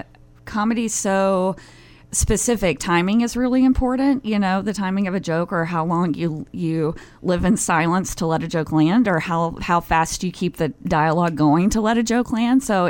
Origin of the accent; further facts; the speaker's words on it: Alabama, United States; also born or lived in New York; I lived in New York for 8 years, and before that, I'm from the South. I'm originally from Alabama, and I went to school at a college in Georgia